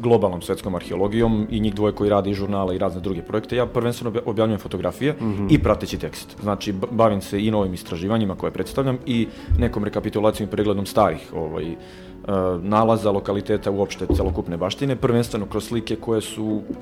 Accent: Čačak, Šumadija and Western Serbia, Serbia; iz Čačka.

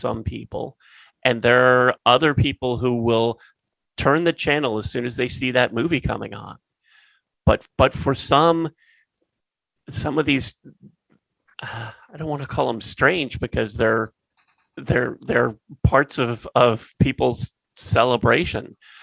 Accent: Raleigh, North Carolina, United States; I grew up in Raleigh, North Carolina

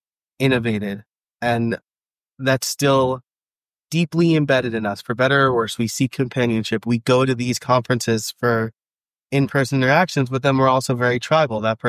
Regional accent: New York, United States; accent: New York; It was mostly because my New York accent comes out sometimes.

